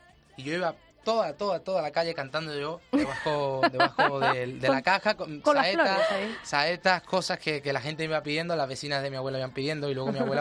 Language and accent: Spanish; Córdoba, Andalusia, Spain; quería hablar de esos patios cordobeses, que yo soy cordobés